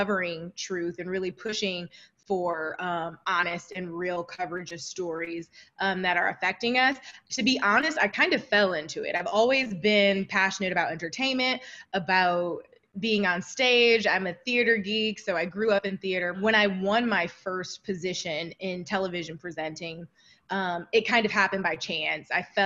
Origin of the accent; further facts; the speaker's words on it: Toledo, Ohio, United States; Yeah, so I grew up in Toledo, Ohio.